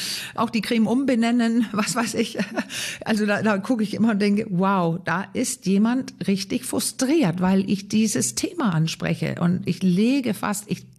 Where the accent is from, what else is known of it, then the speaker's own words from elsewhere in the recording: Denmark; born there; vielleicht als gebürtige Dänin, sehr frei erzogen